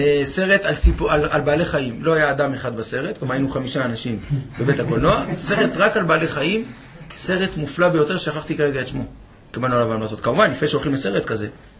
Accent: Tel Aviv, Tel Aviv District, Israel; אני גדלתי בתל אביב, חביבי. תאמין לי, זה עולם אחר.

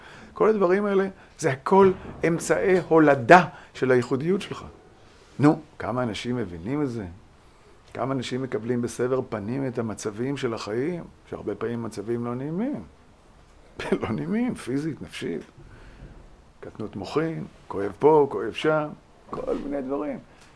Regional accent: Kinneret, Northern District, Israel; also born or lived in Tiberias; אני גדלתי בקבוצת כנרת, שם נולדתי. נולדתי בית החולים הסקוטי בטבריה, כן? הביאו אותי לקיבוץ בגיל אפס, גדלתי שם, עד גיל 25 הייתי שם.

